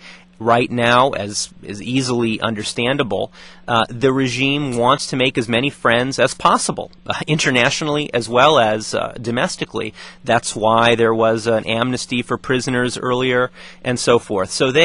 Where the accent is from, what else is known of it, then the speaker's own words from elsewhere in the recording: United States; I think one is, you know, I'm Egyptian-American, so it's not clear immediately that I'm an American or a Westerner.